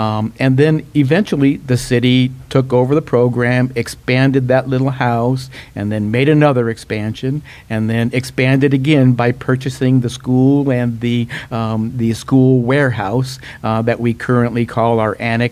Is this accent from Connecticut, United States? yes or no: no; Washington, United States; I have worked in Illinois, Montana, my home state of Washington, Arizona, Colorado